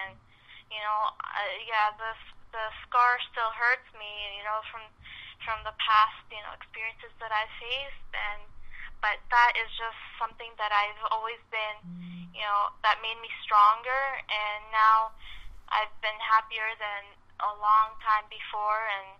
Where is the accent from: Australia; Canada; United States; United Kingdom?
Canada; Toronto, Ontario; I was born in Toronto, Ontario, Canada, and I've been here all my life, and I was born and raised